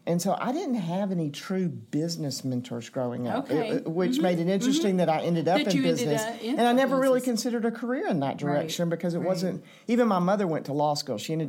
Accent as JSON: {"language": "English", "town": "Atlanta", "region": "Georgia", "country": "United States", "tie": "born or raised there", "said": "I grew up in Atlanta, ate Chick-fil-A from the time I was a little girl."}